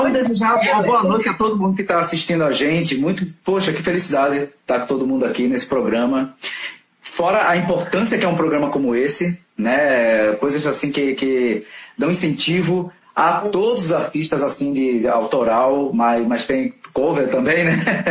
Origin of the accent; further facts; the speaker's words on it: Recife, Pernambuco, Brazil; now in Porto Velho, Brazil; eu não sou de Porto Velho, né? Eu sou de Recife. Mas desde que eu cheguei aqui